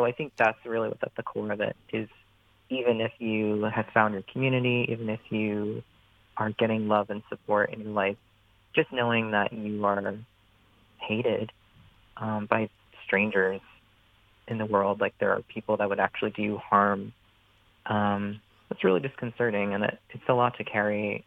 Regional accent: New York, United States; And I grew up outside New York City. You know, I was like 20 miles outside New York, and it's a very, macho, Catholic, just kind of like old school New York suburb

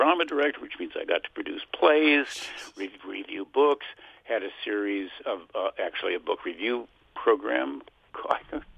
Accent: Los Angeles, California, United States; I grew up in Los Angeles in a cottage. My parents went to India when I was 18, and I lived on my own for the rest of that time.

